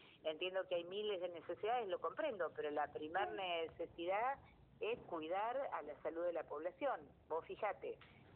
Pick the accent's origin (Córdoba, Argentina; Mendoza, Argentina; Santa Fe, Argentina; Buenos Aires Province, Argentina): Buenos Aires Province, Argentina; San Isidro; Yo soy de San Isidro